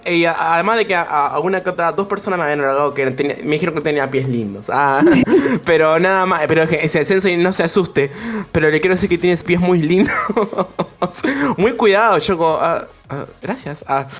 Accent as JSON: {"language": "Spanish", "region": "Buenos Aires", "country": "Argentina", "said": "Sí, soy de Buenos Aires, del centro"}